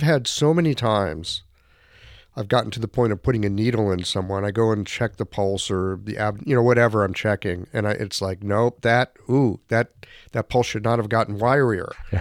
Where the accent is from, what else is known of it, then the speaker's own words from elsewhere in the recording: United States; I'm an American.